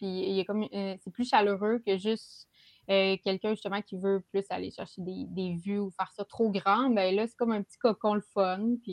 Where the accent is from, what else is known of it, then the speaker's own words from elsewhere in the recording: Granby, Quebec, Canada; now in L'Ange-Gardien, Canada; Ben moi, je viens de Grimby. J'ai grandi à Grimby. Là, j'habite à Lange-Gardien, qui est un petit peu plus en retrait, un petit village.